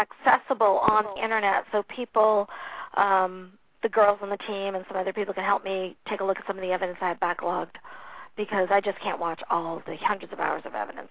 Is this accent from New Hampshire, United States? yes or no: yes; New Hampshire, United States; Growing up in New Hampshire, you know, we always had houses that were very active, and I was always interested in the paranormal.